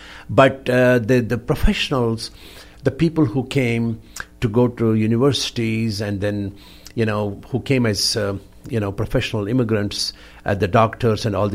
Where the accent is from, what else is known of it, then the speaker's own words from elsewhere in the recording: Jammu and Kashmir, India; I'm from Kashmir.